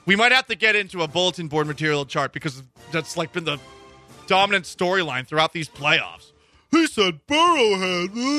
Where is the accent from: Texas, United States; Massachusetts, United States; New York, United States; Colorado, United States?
Massachusetts, United States; Boston; the little man complex that city has, I'm from Boston, we had the little man complex too